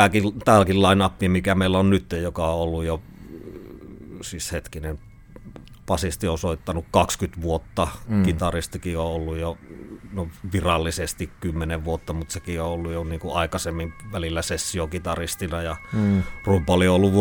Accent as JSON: {"language": "Finnish", "town": "Oulu", "region": "North Ostrobothnia", "country": "Finland", "tie": "born or raised there", "said": "siis Suomessahan Oulusta olen kotoisin"}